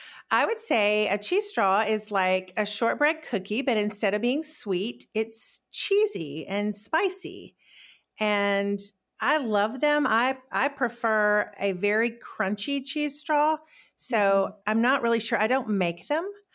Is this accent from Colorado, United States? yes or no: no; Decatur, Alabama, United States; also born or lived in Washington, D.C. / Atlanta; I was born and raised in Decatur, Alabama, graduated from Decatur High School, and then I went on to the University of Alabama.